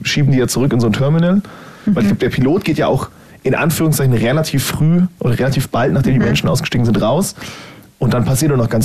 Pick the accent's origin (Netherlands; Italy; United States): United States; weil ich komme ja aus den USA.